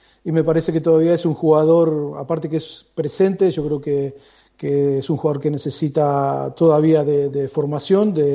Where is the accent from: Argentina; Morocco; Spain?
Argentina; now in England, United Kingdom; Yo vengo de Argentina, soy puro latino